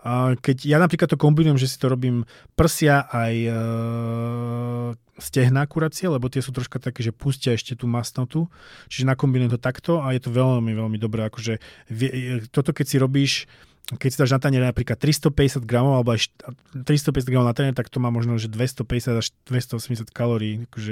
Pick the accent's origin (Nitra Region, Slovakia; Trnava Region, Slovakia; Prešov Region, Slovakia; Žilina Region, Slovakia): Žilina Region, Slovakia; Ja som z Oravy, takže mňa tam vždy zasobujú hovädzinou